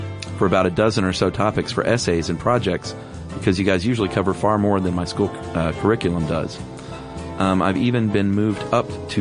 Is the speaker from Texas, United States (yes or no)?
yes; Texas, United States; And yes, I did say y'all because I'm from Texas.